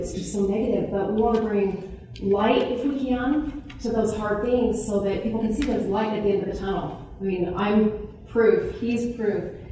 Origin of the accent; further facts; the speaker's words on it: California, United States; So... I grew up in California. We moved to Utah.